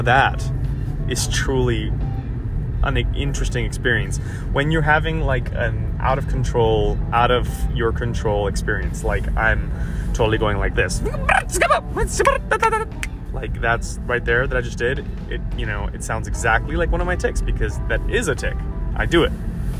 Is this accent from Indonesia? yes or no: no; Puerto Rico; when I was growing up in Puerto Rico